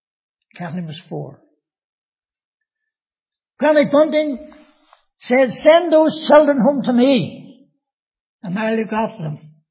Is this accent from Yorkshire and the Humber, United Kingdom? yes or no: no; Belfast, Northern Ireland, United Kingdom; So I was raised in Belfast from 4 years of age. Look up the Shankill. You ever heard of it? It's a great place.